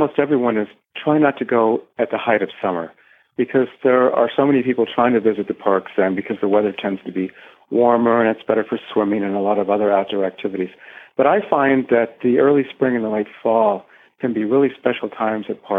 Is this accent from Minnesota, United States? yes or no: no; California, United States; I grew up in California, and it's the first park that my parents ever took me